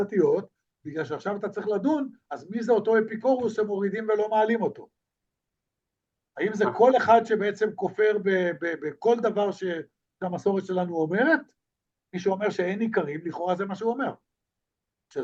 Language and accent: Hebrew; Haifa, Haifa District, Israel; מכירים בחיפה, אני חיפאי.